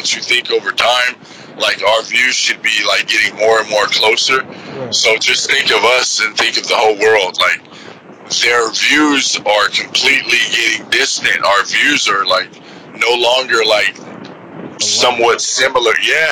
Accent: California, United States; I was born out here, but I was raised up there in the North Bay, up there in Sonoma County.

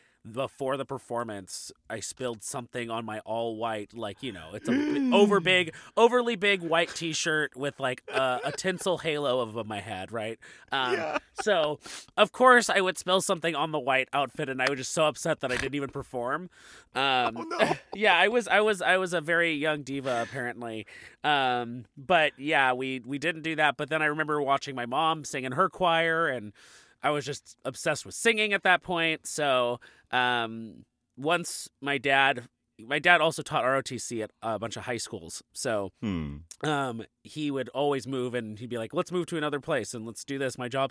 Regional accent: Tacoma, Washington, United States; born there; Yeah, I was born in Tacoma, so very close to Seattle.

